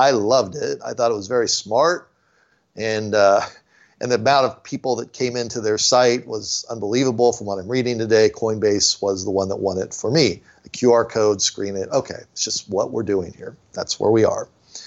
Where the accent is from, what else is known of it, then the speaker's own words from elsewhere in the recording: California, United States; now in Phoenix, United States; I grew up in Southern California. I came over here.